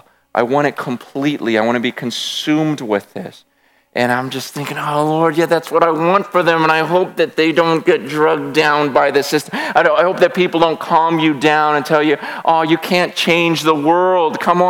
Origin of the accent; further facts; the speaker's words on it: Stockton, California, United States; I grew up in this area. I grew up in Stockton.